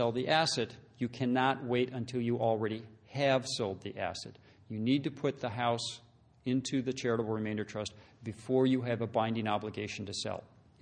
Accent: Wisconsin, United States; I frankly gave this talk in my home state of Wisconsin in Milwaukee at one point

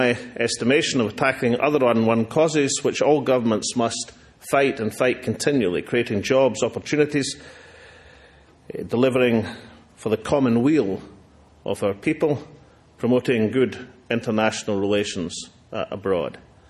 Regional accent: Linlithgow, Scotland, United Kingdom; when I was a lad growing up in Linlithgow, I sort of stumbled across the fact that Scotland seemed to have invented a great number of things

